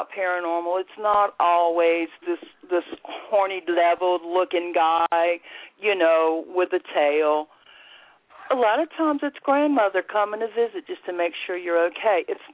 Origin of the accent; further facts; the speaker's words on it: New Orleans, Louisiana, United States; I'm from New Orleans. I'm from the North Shore, actually.